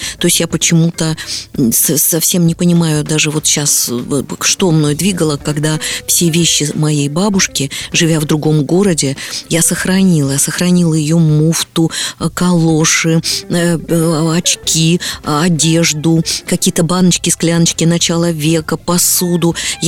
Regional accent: Biysk, Altai Krai, Russia; born there; Я родилась в Бийске, я родилась в старом городе. Бийск был в моей жизни всегда.

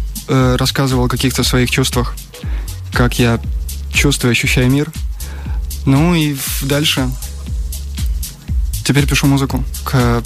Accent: Veliky Novgorod, Novgorod Oblast, Russia; Да, я коренной новгородец.

